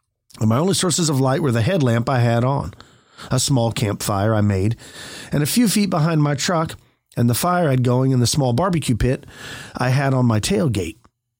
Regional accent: Hebbronville, Texas, United States; I hauled my butt back into my hometown of Hebronville, Texas, which is 30 or 40 minutes drive from my ranch.

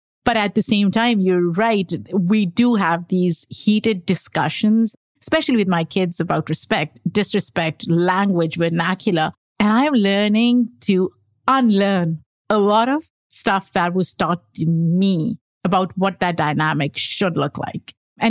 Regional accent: Pakistan; I grew up in Pakistan

